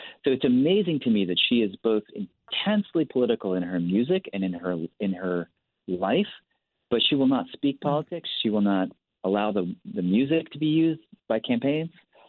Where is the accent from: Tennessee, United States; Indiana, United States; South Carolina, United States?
Tennessee, United States; People where I grew up in Tennessee see somebody who's sort of wholesome, a woman of faith.